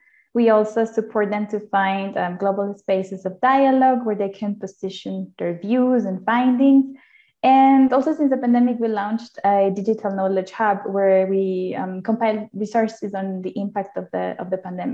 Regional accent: Ecuador; So I'm Ecuadorian and I'm based in Quito right now.

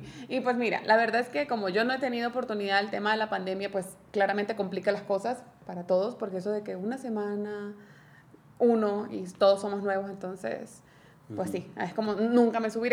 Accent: Colombia; o sea, mi acento, soy colombiana

